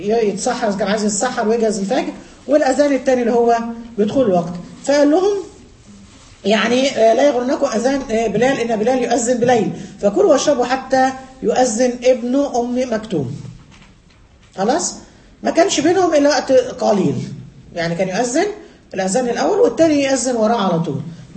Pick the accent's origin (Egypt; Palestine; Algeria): Egypt; والعكس عندنا في مصر بقى تنطع زائد